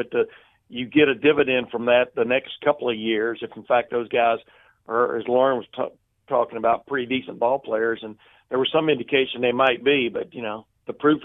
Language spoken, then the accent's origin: English; Lufkin, Texas, United States; And of course, he and I were both from East Texas. He was from Big Sandy, and I was from Lufkin, and so we had that in common.